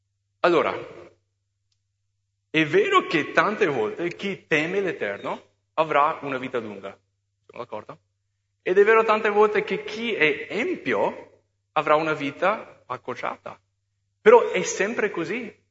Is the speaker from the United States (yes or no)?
yes; United States; Italian is a second language; moved away as an adult; now in Italy; Io sono americano, quando sono venuto qua ho dovuto fare la patente italiana